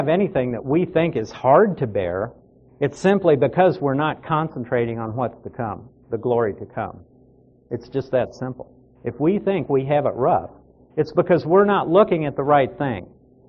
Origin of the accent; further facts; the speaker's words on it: Lincoln, Nebraska, United States; Most of you know I grew up in Lincoln, Nebraska.